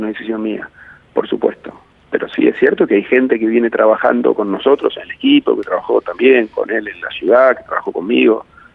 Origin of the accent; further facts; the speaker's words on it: Argentina; yo soy alguien del laburo, como muchos argentinos, muchos que nos escuchan